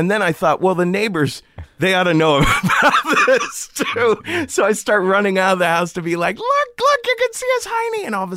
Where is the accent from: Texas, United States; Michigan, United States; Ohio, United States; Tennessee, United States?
Ohio, United States; Cincinnati; I grew up in Cincinnati